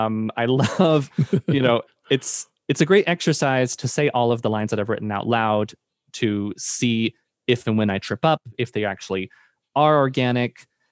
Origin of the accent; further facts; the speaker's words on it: Oklahoma, United States; I moved here in 2004 from Oklahoma.